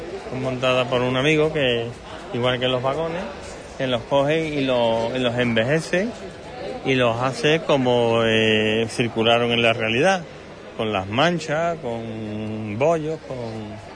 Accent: Seville, Andalusia, Spain; Yo vengo de Sevilla.

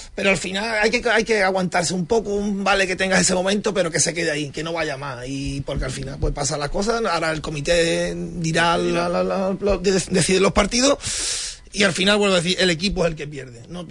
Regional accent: Moguer, Andalusia, Spain; Yo soy de Moguer, sabes lo moguereño que soy, que miro mucho por mi pueblo.

